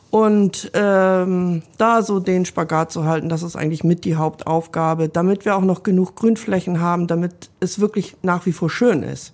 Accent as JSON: {"language": "German", "town": "Seevetal", "region": "Lower Saxony", "country": "Germany", "tie": "born there", "said": "Bürgermeisterin der Gemeinde Seevetal, 63 Jahre alt und auch gebürtige Seevetalerin."}